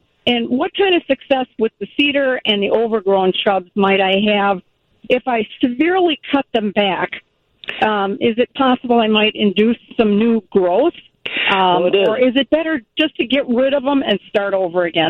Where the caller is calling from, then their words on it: Racine, Wisconsin, United States; Yes, I am calling from Racine. Come on up sometime.